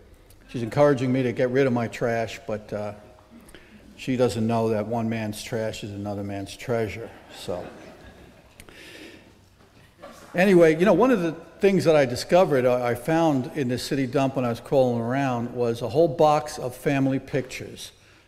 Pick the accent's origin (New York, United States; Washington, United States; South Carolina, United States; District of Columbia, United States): New York, United States; Brooklyn; You know, when I grew up in Brooklyn, New York, as a kid